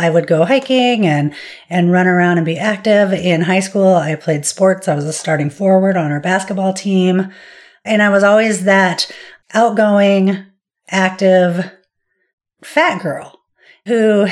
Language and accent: English; Washington, United States; And so I was born in Seattle and have always lived here. And we grew up in a very small town at the foothills of the mountains. It was an economically depressed area.